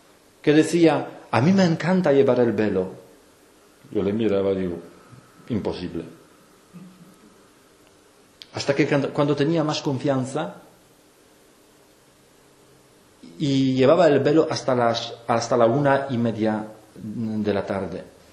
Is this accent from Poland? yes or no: yes; Poland; Spanish is a second language; now in Spain; Porque no soy español. Si yo fuera español, alguien me decía, joder, este es muy, muy, muy español, Pero yo no soy español, yo soy polaco. Gracias a Dios, yo no he venido a buscar la vida mejor aquí. Pero yo me siento extranjero.